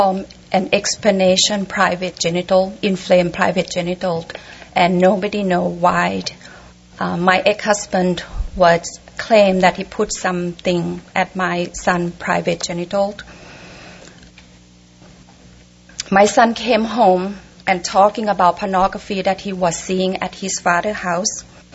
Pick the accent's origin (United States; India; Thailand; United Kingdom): Thailand; English is a second language; I'm come from Thailand, and I, you know, try to express my concern, reasonable concern, in another language. … from Thailand.